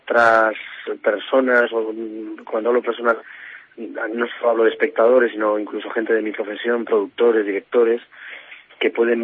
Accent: Ferrol, Galicia, Spain; moved away; yo siempre llevo a Ferrol en el corazón y bueno, y salí de Ferrol cuando era muy jovencito con una maleta llena de ilusiones

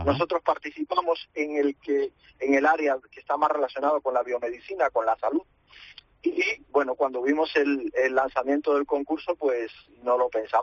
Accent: Cuba; also born or lived in Galicia; now in Spain; yo soy cubano de origen

